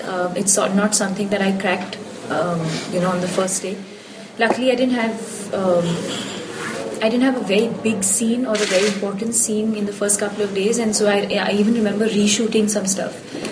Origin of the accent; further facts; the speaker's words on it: South India, India; growing up in South India, I have been familiar with the language